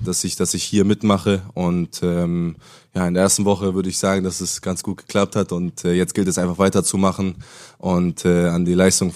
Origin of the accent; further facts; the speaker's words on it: Hamburg, Germany; ich würde mich schon als Hamburger Jung, würde ich mich so nennen lassen, ist okay.